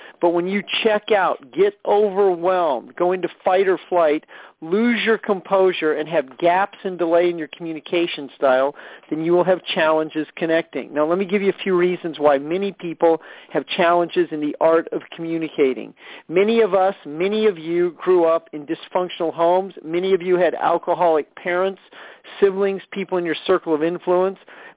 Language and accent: English; Midwest, United States; I grew up in the Midwest, relatively close to Omaha, Nebraska, about 2 hours from Kansas City